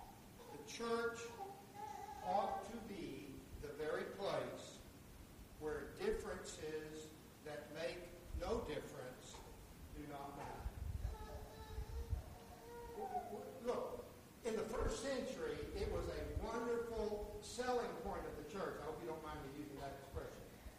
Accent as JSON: {"language": "English", "region": "Texas", "country": "United States", "tie": "born or raised there", "said": "I grew up in Texas, and I'm telling you, there's nothing worse than those dumb Yankees, is there?"}